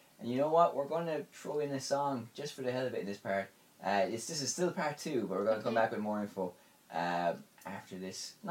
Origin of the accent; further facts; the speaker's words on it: Ireland; I'm from Ireland.